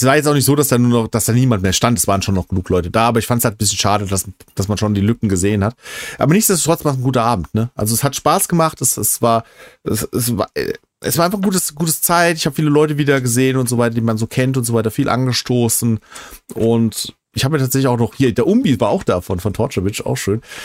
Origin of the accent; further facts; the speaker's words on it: Hesse, Germany; ich komme ja aus der Gegend